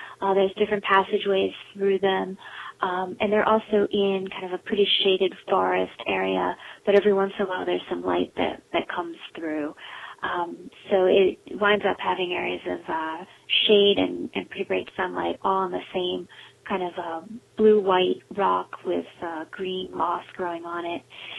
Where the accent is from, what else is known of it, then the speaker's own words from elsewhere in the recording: Pittsburgh, Pennsylvania, United States; I'm from Pittsburgh, Pennsylvania.